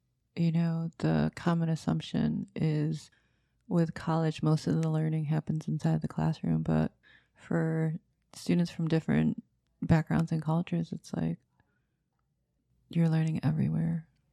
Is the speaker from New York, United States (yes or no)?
yes; Baldwinsville, New York, United States; also born or lived in Seoul; And then at 7 months, I was adopted into a family in Baldwinsville, which is 20 minutes outside of Syracuse. Okay. And I grew up in a white family, and I grew up in a very white community